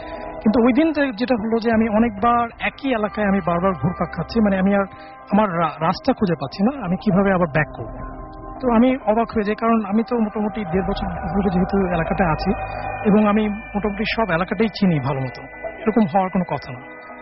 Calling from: Dhaka, Dhaka Division, Bangladesh; আমি এসছি Mirpur eastern housing থেকে।

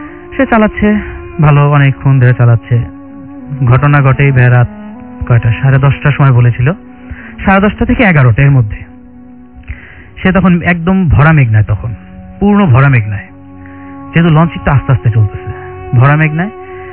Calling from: Uttara, Dhaka Division, Bangladesh; উত্তরা থেকে এসেছি।

